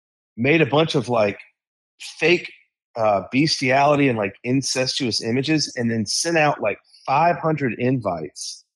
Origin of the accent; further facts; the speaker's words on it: Georgia, United States; now in Florida, United States; You know, I live in Florida. I'm from Georgia, you know, and like Georgia and Florida have more in common with someone in the state of Wyoming than like people from Connecticut and New York.